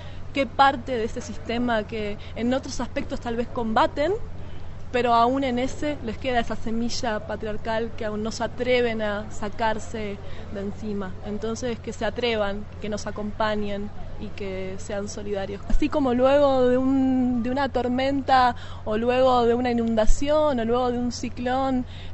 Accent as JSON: {"language": "Spanish", "country": "Uruguay", "said": "vengo de Uruguay."}